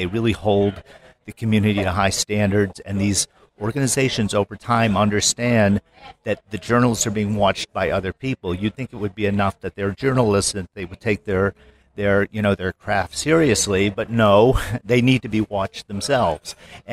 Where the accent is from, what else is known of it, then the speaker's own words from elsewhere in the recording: Washington, D.C. area, United States; now in Chicago, United States; We live in the North Shore of Chicago. I grew up in the Washington, D.C. area. I'm 1 of 5.